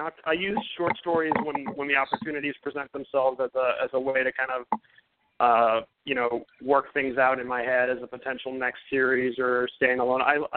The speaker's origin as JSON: {"language": "English", "town": "Kendall", "region": "Florida", "country": "United States", "tie": "born or raised there", "said": "And I grew up in Kendall, and there's some stuff that happens in Kendall."}